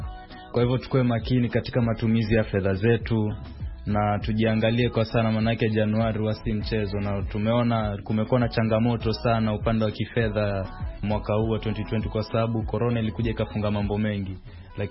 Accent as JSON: {"language": "Swahili", "town": "Malindi", "region": "Kilifi County", "country": "Kenya", "said": "na nimetokea sehemu za Malindi, Kenya."}